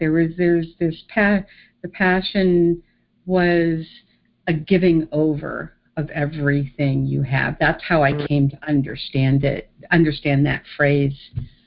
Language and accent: English; Southern United States, United States; I'm from the South. So, you know, the passion of Christ